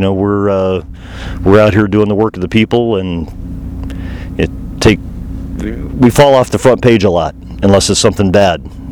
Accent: Oklahoma, United States; I grew up in Oklahoma. I'm a resident of Colorado and stationed in California.

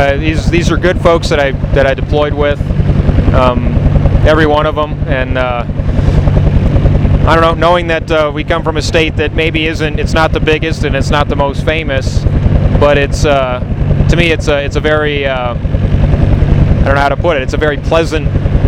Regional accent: Veguita, New Mexico, United States; now in Albuquerque, United States; I grew up in Viejita. I actually live and work, or I live in Albuquerque and work in Santa Fe.

